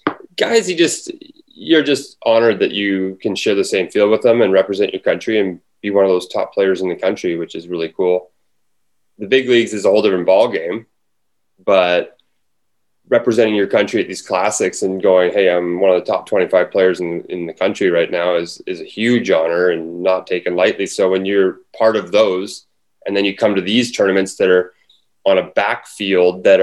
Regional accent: Canada; Well, being a Canadian, you know, I got to play with Matt Stairs on the Blue Jays

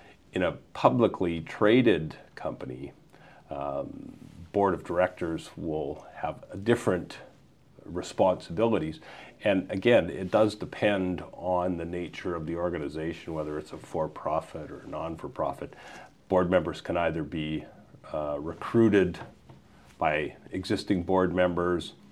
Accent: Regina, Saskatchewan, Canada; So I started probably when I was younger than you are now. I started in high school. I grew up in Regina

